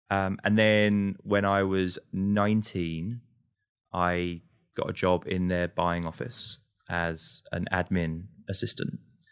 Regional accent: London, United Kingdom; I'm also British, right? You kind of heard that in the accent. I mentioned I grew up in London.

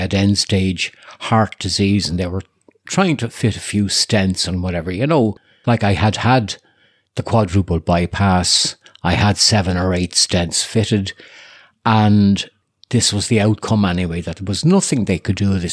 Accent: Coolock, County Dublin, Ireland; now in Mayo, Ireland; It's half Dublin, half Mayo, isn't it, Dean? I was born and reared in Coolock, but I'm 40 years here now in Mayo.

